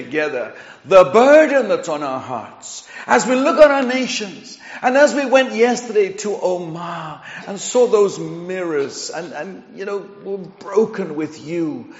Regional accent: Chile; also born or lived in England; I'm actually an Anglo-Chilean. You think I sound English, but actually I'm a Chilean. I was born in Chile.

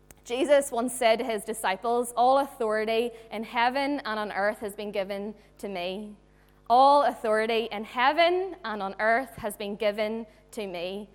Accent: Ireland; So it's like our worst nightmare as like Irish people is like potatoes and marshmallows.

